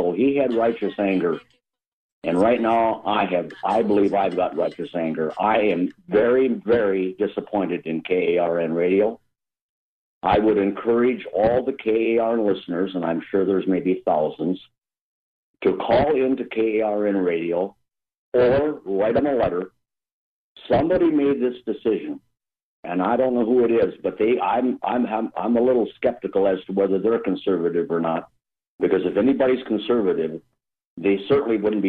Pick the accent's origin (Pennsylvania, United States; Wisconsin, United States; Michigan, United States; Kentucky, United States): Wisconsin, United States; now in Little Rock, United States; 16 years ago, I moved from Wisconsin.